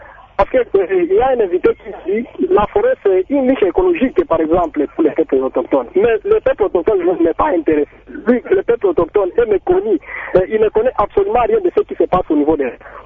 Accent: Maniema, DR Congo; Moi, ici, chez nous, au Maniema

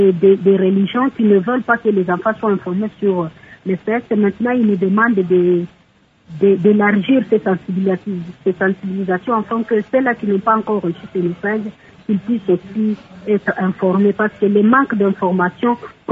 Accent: Uvira, South Kivu, DR Congo; Comme chez nous à Ouvira, il y a pas mal de quartiers

